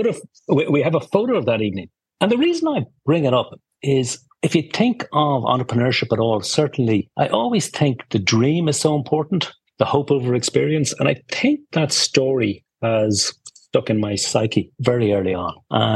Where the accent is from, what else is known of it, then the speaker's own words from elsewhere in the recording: Ireland; growing up in Ireland.